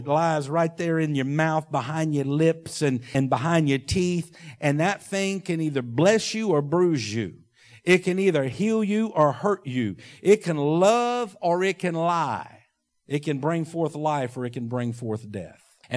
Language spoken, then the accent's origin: English; United States; and I'm an American and I'm free, I can say whatever I want.